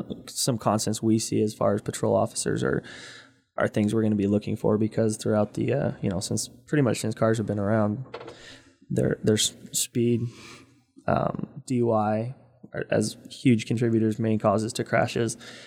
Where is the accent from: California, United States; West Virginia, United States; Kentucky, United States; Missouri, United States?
California, United States; Hydesville; because I did grow up here. I grew up in Hydesville, down on the floodplains at the bottom of the hill there.